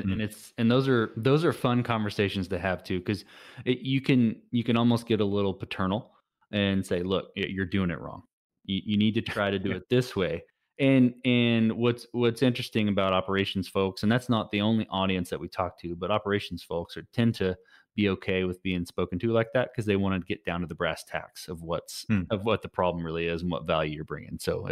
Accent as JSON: {"language": "English", "region": "Texas", "country": "United States", "said": "I guess Texas is its own thing. Maybe that's because I'm a Texan."}